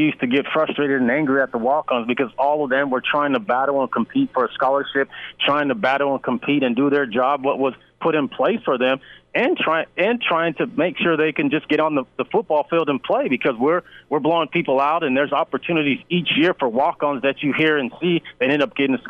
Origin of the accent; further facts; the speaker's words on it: Los Angeles, California, United States; Well, I come from Los Angeles, so when I got to Nebraska, I mean, the cold temperatures, once they dropped to about 50 degrees, I was already freezing.